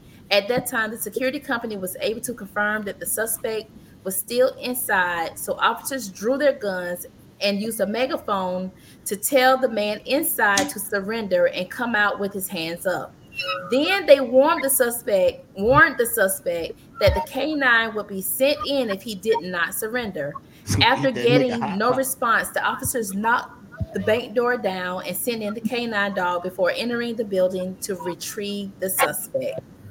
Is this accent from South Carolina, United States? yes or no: yes; South Carolina, United States; Again, I am from South Carolina. Okay. I don't speak Spanish